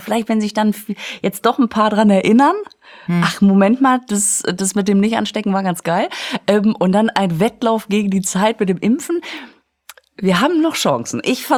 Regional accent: Münster, North Rhine-Westphalia, Germany; ich komme aus Münster, mehr gar nicht.

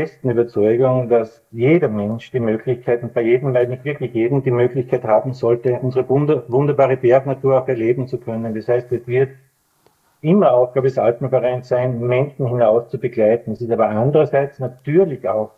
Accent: Styria, Austria; beginnt in meiner Kindheit in der Obersteiermark, in der ich ganz viel Zeit auf den Almen verbringen durfte, in den Bergen verbringen durfte

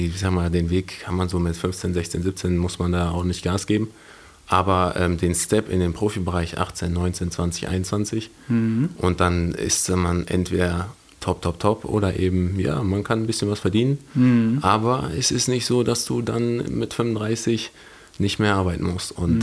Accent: Wuppertal, North Rhine-Westphalia, Germany; born there; now in Düsseldorf, Germany; ansonsten bin ich gebürtiger Wuppertaler hier aus der Region.

